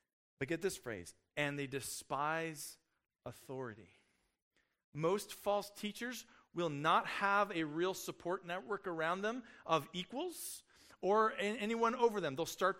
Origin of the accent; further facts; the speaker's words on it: Colorado Springs, Colorado, United States; I grew up in Colorado Springs for middle school and high school.